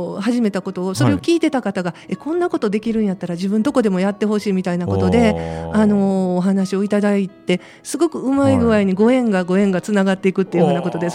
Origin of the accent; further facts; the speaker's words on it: Kyoto, Japan; born there; 私は、1963年7月京都に生まれました。はい。現在は、京都市役所から歩いて5分、はい、京都御所南の地区で、アロマテラピーサロンを開業しております。